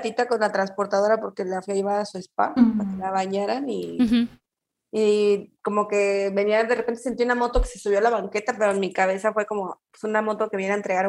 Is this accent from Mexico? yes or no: yes; Querétaro, Mexico; also born or lived in Mexico City / Toluca; now in Guadalajara, Mexico; Yo vengo de Ciudad de México, o sea, yo soy queretana, soy queretana.